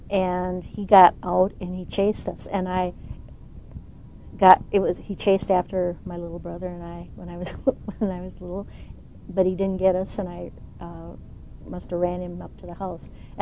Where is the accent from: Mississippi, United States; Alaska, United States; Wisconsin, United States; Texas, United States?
Wisconsin, United States; I was born and raised in Wisconsin. Yeah. I've lived on a farm nearly all my life. I think the first 3 or 4 years I lived in a cheese factory.